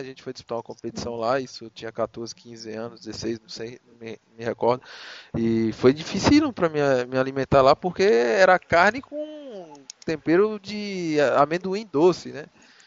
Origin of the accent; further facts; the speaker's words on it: Salvador, Bahia, Brazil; eu sou baiano, para sair de Salvador até São Paulo já foi uma mudança brusca, né?